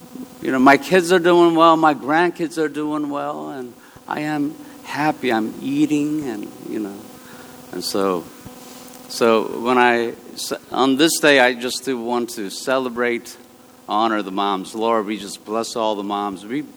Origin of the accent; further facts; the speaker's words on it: Bethesda, Maryland, United States; especially growing up in Bethesda, it was never the case it was popular.